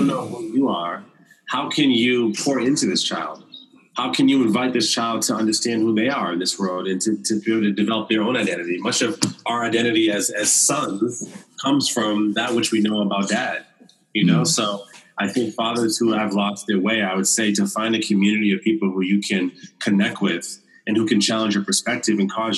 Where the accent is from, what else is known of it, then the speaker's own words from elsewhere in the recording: United States; You grew up in Australia. I grew up in America.